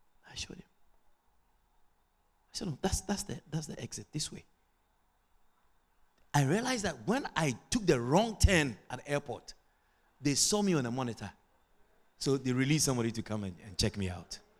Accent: Queenstown, Pomeroon-Supenaam, Guyana; I born and grow abroad, but I is Guyanese. I come from Queenstown in Essequibo. I'm Essequibian.

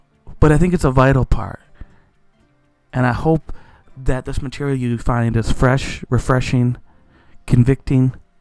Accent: Flint, Michigan, United States; I'm coming from Flint, Michigan.

